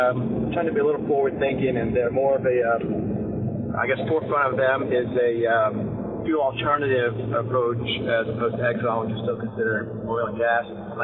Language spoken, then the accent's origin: English; New Orleans, Louisiana, United States; from New Orleans.